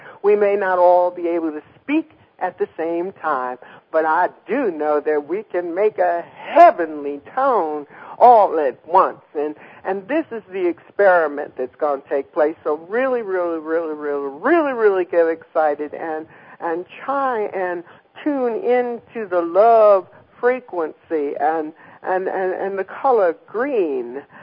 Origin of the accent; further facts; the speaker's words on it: United States; it was just so embarrassing as an American to have to answer a question like this